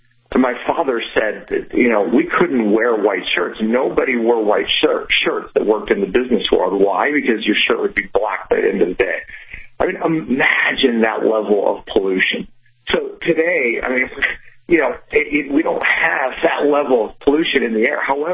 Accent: Pittsburgh, Pennsylvania, United States; You know, I remember I grew up in Pittsburgh, and, you know, today there's a lot of focus on the environment.

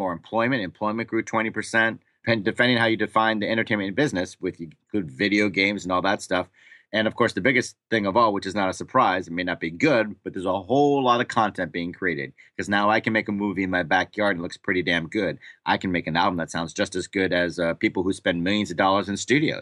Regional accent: New Zealand; As you know, Sperling, this is all happening in my home country, and so I have been following the local news quite closely.

